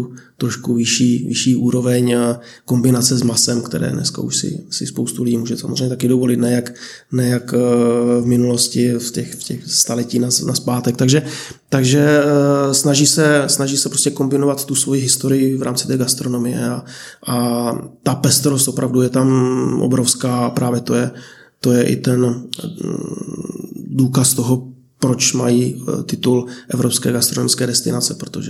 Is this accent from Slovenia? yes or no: yes; Slovenia; Czech is a second language; tak jak u nás ve Slovinsku několik a každý ten region má tu svoji lokální specialitu